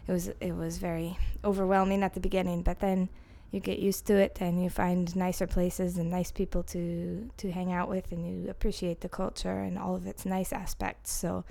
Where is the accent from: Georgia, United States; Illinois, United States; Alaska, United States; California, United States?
Alaska, United States; Anchorage; now in Glasgow, United Kingdom; my date of birth is March 11th, 1984. I come from Anchorage, Alaska, and I've been in Scotland for the last 7 years, so I've come down from Glasgow.